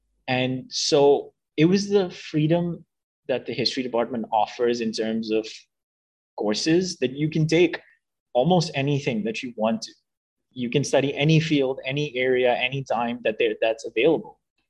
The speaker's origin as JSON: {"language": "English", "town": "Karachi", "region": "Sindh", "country": "Pakistan", "tie": "born or raised there", "moved": "yes", "lives_now": "Canada", "said": "So I was an international student. I grew up in Karachi, Pakistan. I attended high school over here"}